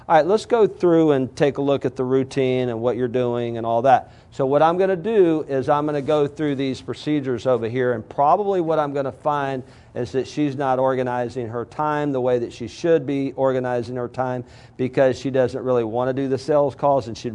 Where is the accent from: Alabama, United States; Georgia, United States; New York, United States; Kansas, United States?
Alabama, United States; I mean, dude, I'm from Alabama, okay? I didn't even go to college.